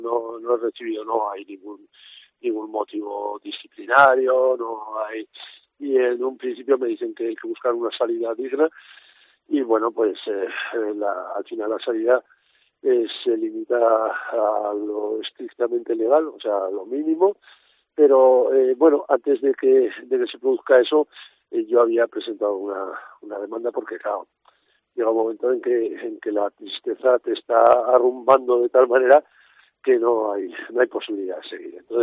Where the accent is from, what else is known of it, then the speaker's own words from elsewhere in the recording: Lodosa, Navarre, Spain; Y en mi pueblo de Lodosa, pues no me engalano tanto.